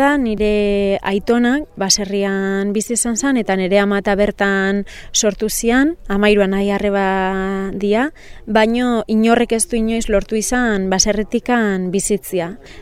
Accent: Deba, Basque Country, Spain; Debatik nator, Gipuzkoatik.

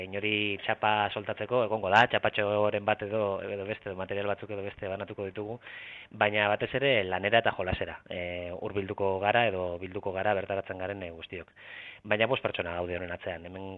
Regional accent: Bilbao, Basque Country, Spain; ni bilbotarra naiz

